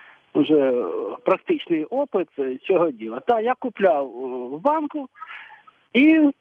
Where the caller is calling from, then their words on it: Kyiv, Ukraine